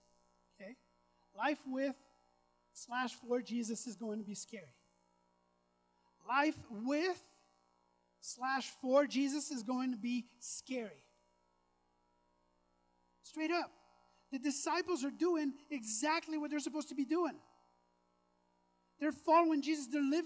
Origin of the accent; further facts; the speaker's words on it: Quebec, Canada; now in Quesnel, Canada; I'm from Quebec. I've been in BC for 17 years.